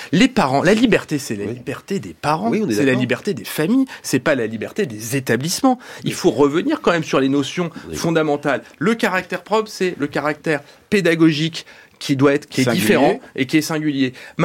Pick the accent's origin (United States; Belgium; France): United States; je viens des États-Unis.